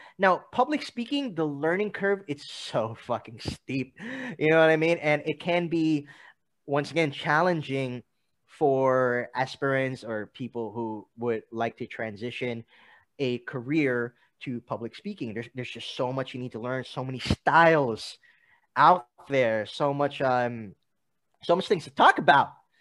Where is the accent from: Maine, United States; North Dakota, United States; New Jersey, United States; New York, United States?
New York, United States; Although I grew up in New York, I no longer have family there.